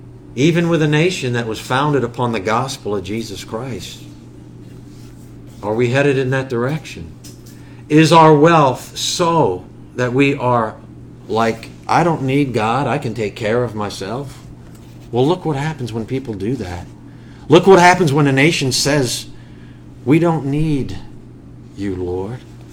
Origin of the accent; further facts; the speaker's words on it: United States; Because we are American gracious people.